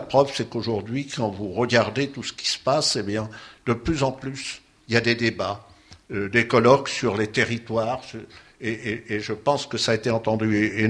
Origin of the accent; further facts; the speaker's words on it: Normandy, France; je suis normand. Hein. Donc je viens tout simplement d'une petite commune auprès de Rouen. Hein. Voilà, pour situer les choses très rapidement, maire de mon village, là, qui fait à peu près 850-900 habitants aujourd'hui.